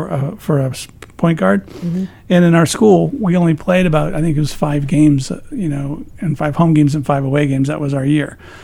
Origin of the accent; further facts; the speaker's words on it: Peoria, Illinois, United States; we used to go there from my hometown of Peoria, drive up there every Christmas